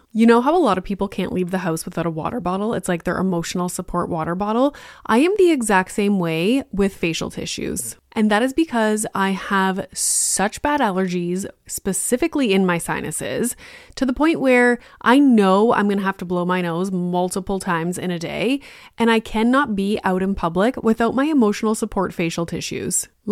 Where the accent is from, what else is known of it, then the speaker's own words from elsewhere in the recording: Ontario, Canada; and I grew up in Northern Ontario, which is like 10 times worse with regard to resources and specialists and whatnot.